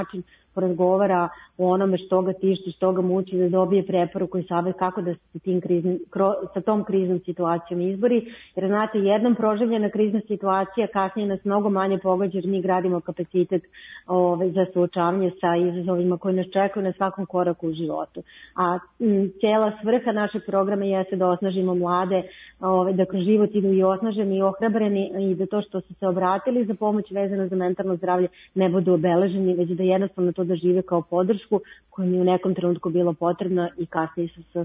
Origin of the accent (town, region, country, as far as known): Serbia